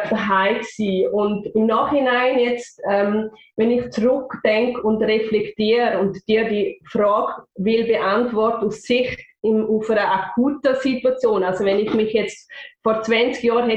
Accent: Switzerland; accent: Swiss German; first language Swiss German; auf Schweizerdeutsch reden, habe ich mir jetzt gerade entschieden, weil das ist authentisch, das ist meine Muttersprache und da fühle ich mich daheim.

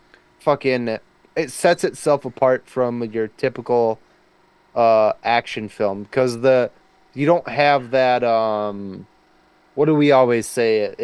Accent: India; And I thought maybe like I'm a little biased because I'm Indian

